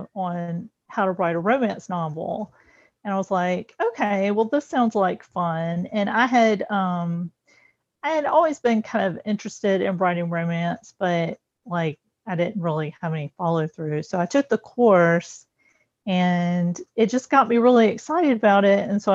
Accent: Alabama, United States; now in Florida, United States; So I am from the coastal Alabama. I live in coastal Florida now, about 80 miles from where I grew up in Alabama. So so just Gulf Coast.

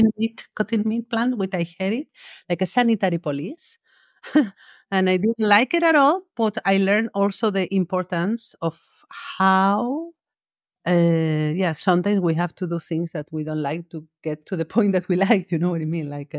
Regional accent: Alicante, Valencian Community, Spain; also born or lived in Murcia; I was born in Spain, in Alicante. It's a town very seaside coast in Spain on the east part. And then, yeah, I lived there with my family until I moved to Murcia, which is very close as well, but to study veterinary degree.

